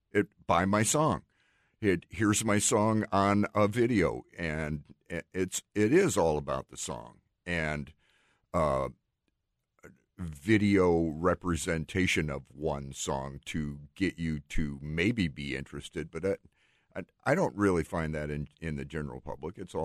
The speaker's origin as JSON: {"language": "English", "town": "Chicago", "region": "Illinois", "country": "United States", "tie": "born or raised there", "said": "I grew up in the Chicagoland area, and it actually rose to number one twice with over a year gap."}